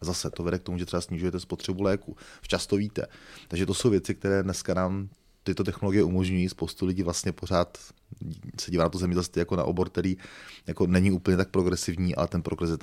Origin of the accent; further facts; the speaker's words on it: Moravia, Czechia; jsem hrdý, jak tady zaznělo v úvodu, na to, že jsem nejenom Moravák, ale že jsem Hanák